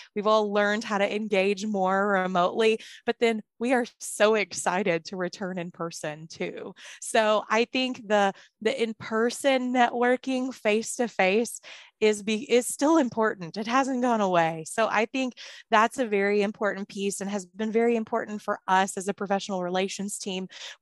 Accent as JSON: {"language": "English", "town": "Batesville", "region": "Arkansas", "country": "United States", "tie": "born or raised there", "said": "Dr. Jim Davis in my hometown of Batesville, Arkansas, was kind of my mentor OD"}